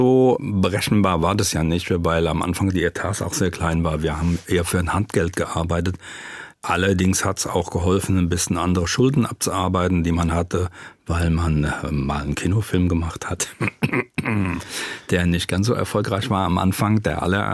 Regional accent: Offenbach am Main, Hesse, Germany; ich habe ja eigentlich Migrationshintergrund als Offenbacher. Ich musste übers Wasser kommen hierher. Es ist Heimat, wobei eigentlich ist Rhein-Main meine Heimat, weil die gesamte Region ja fast so einen Metropolencharakter hat.

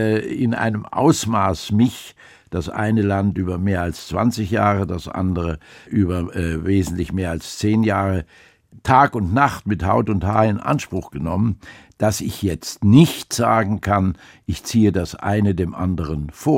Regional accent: Hesse, Germany; also born or lived in Lower Saxony / Baden-Württemberg; im Übrigen bin ich in Niedersachsen geboren, in Hessen aufgewachsen, in Baden-Württemberg habe ich studiert und meine Familie stammt aus Bayern.

